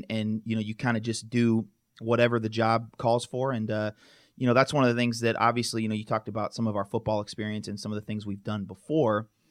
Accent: Idaho, United States; also born or lived in Atlanta; I'm born and raised in Idaho. And so I had lived in Atlanta for 9 years. I moved back to Idaho in 2011.

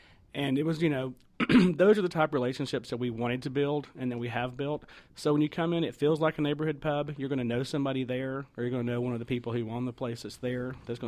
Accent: Georgia, United States; also born or lived in Florida; It's sort of a long story, but to make it short, grew up in North Georgia. The family moved to Florida, and I started my education actually

